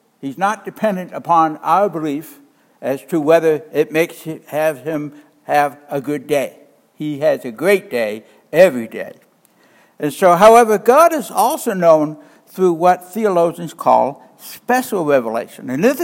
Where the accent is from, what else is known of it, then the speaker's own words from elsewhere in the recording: Nova Scotia, Canada; now in Rochester, United States; usually I'm up to see my family in Nova Scotia this time of year, but being a Canadian citizen, they can't deny me entrance, but that doesn't mean that I would get back home to Rochester.